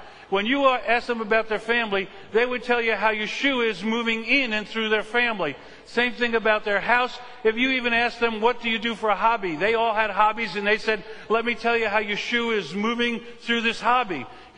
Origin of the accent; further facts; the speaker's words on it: Brooklyn, New York, United States; I remember when I was growing up in Brooklyn, I was about 11 years old, and I got a revelation. I grew up in Flatbush in Brooklyn